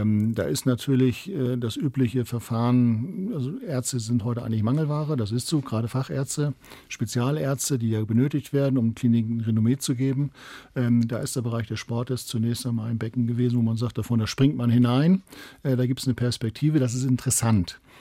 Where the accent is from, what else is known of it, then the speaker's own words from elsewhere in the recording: Hamburg, Germany; konnte damals auch wieder zurückgehen in meine Heimatstadt sozusagen nach Hamburg, wo ich ja groß geworden bin und ans alte Umfeld wieder anknüpfen konnte.